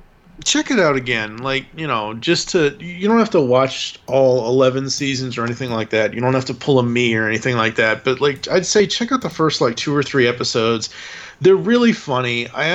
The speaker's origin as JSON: {"language": "English", "region": "Massachusetts", "country": "United States", "tie": "born or raised there", "said": "Growing up in Massachusetts, and it's not just because it's a Massachusetts thing, but it kind of is."}